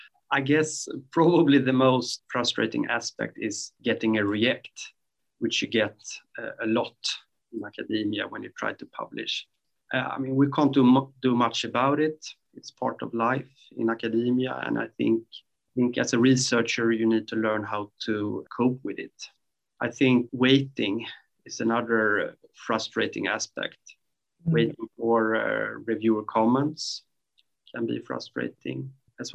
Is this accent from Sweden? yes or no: yes; Sweden; English is a second language; from Sweden.